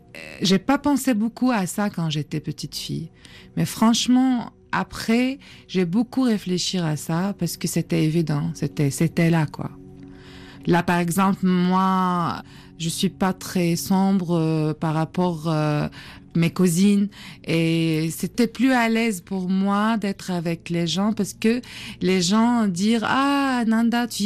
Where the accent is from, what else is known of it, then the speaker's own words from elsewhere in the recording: Syria; French is a second language; Oui, je suis arabe, je suis née en Syrie, je suis syrienne, d'origine kurde aussi.